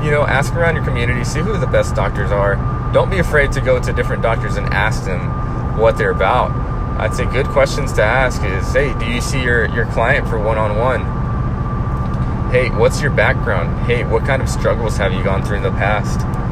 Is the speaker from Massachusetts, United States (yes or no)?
no; Waco, Texas, United States; now I'm traveling 3 hours back to my hometown of Waco. Awesome town, by the way.